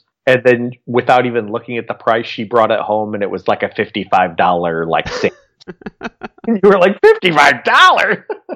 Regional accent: Fort Wayne, Indiana, United States; See, I grew up in Fort Wayne, Indiana, and Seifert's was a local chip. I think it was even done in Fort Wayne.

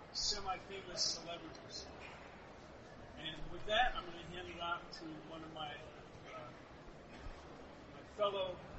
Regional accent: San Antonio, Texas, United States; I'm from San Antonio

